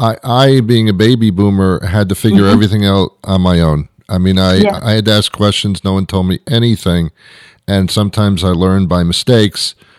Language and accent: English; New York, United States; I grew up in New York, and I listened to WOR, and there were money talk.